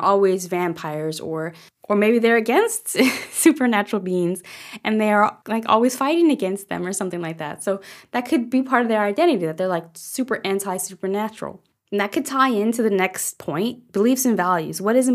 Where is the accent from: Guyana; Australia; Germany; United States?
Germany; And I'm from Germany, and so I moved to Germany when I was a teenager.